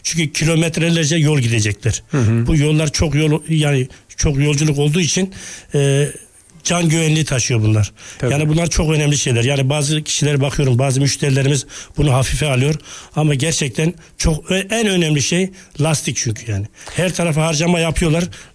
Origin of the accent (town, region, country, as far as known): Konya, Turkey